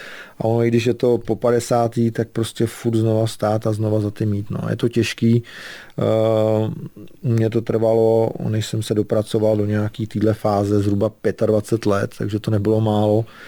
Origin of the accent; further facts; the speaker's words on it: Kraslice, Karlovy Vary Region, Czechia; jsem rodák z Kraslic a jsem na to tam hrdej, takže nemám důvod se někam asi stěhovat.